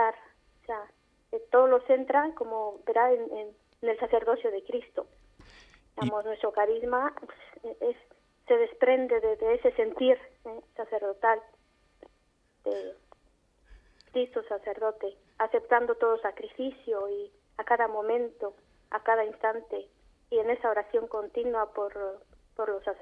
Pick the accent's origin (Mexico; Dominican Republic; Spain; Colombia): Mexico; Las tres hermanas que componemos ahora la comunidad somos mexicanas.